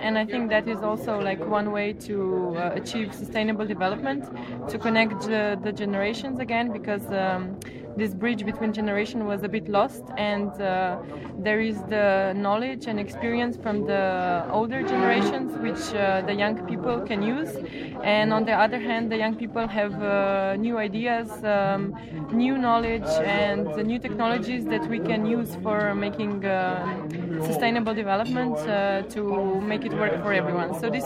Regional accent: Slovenia; I'm from Slovenia

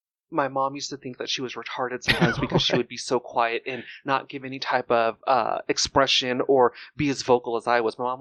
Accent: Pacoima, California, United States; These are, I mean, I grew up in Pacoima.

